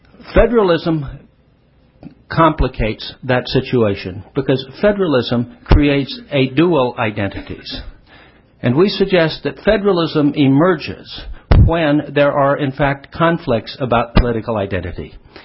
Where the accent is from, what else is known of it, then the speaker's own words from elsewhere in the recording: Texas, United States; Ed grew up in Brooklyn and I grew up in Texas, and we have strong senses of identity